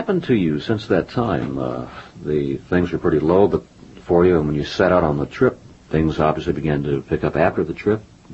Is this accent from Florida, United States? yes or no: no; Wichita, Kansas, United States; Well, that one I'm going to have to read, I'm from Wichita.